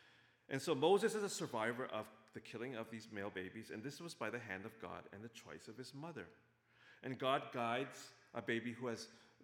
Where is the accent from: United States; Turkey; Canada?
Canada; Ottawa, Ontario; growing up in Ottawa and probably even growing up in Toronto GTA, that we call something, I think that I would call myself someone who's bicultural. Someone who kind of lives in two worlds, living one world in the Chinese culture and another world living